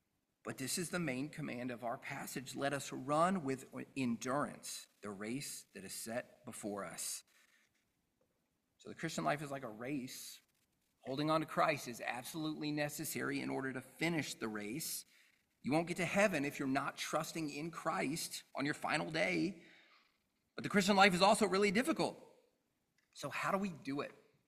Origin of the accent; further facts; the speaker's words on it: the South, United States; I grew up in the South, back in the South now